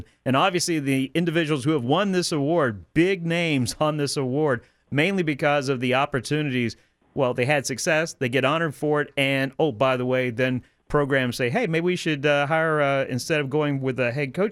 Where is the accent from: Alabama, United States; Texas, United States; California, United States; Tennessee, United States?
Alabama, United States; but I grew up in a football state. I grew up in Alabama, so you know maybe there's a reason why we were paying attention.